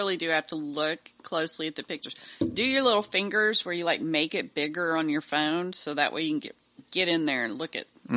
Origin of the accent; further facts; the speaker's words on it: Oklahoma, United States; And just so you know, I'm from Oklahoma originally, been through the tornadoes, all of that.